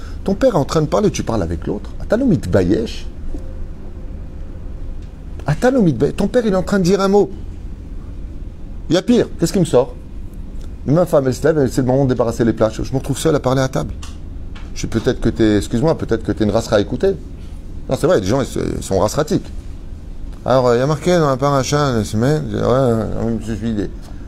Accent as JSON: {"language": "French", "country": "Tunisia", "said": "Je suis tunisien, hein, c'est comme ça."}